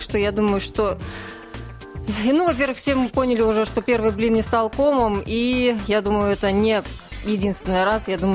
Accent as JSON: {"language": "Russian", "region": "Chelyabinsk Oblast", "country": "Russia", "tie": "born or raised there", "said": "я родом из Челябинской области, край озер."}